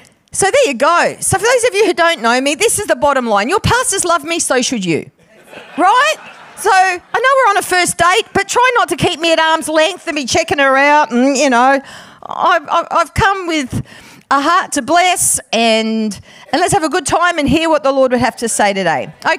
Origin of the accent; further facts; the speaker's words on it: Perth, Western Australia, Australia; also born or lived in Sydney / Queensland; here in Adelaide in Happy Valley for 12 years. So I've been around. I've gallivanted around a bit. 14 years in Sydney. Lived in Queensland for 7 years. But I'm originally from Perth, and I've returned back.